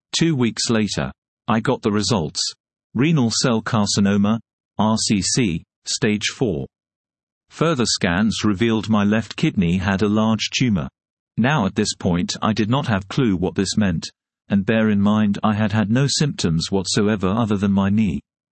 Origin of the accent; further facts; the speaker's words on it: Yorkshire and the Humber, United Kingdom; born there; also born or lived in Sheffield; I was born in Mining Village in South Yorkshire early in the 1960s. I moved to Sheffield in the 1980s